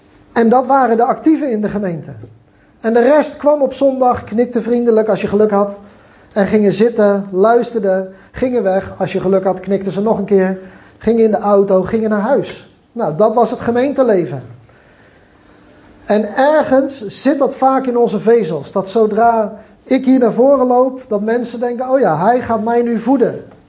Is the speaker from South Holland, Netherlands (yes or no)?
yes; Klaswaal, South Holland, Netherlands; born there; Ik weet dat ik ben geboren in Klaswaal. Dat kent bijna niemand, maar dat maakt niet uit. Klein dorpje.